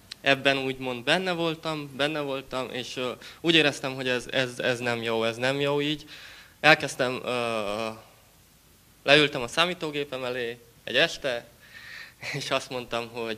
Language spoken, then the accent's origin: Hungarian; Transylvania, Romania; Elmondta, hogy honnan jövök, Erdélyből származunk.